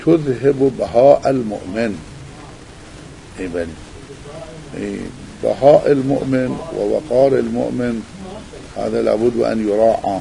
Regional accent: Iraq; مثل ما يقولون عندنا بالعراق

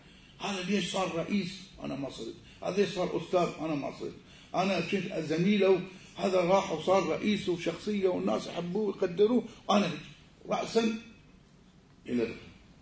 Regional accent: Najaf, Najaf Governorate, Iraq; خصوصا إذا أبو الزوج يتوفى عندنا بالنجف يسموه بالعراق يسموه الطهدفرة

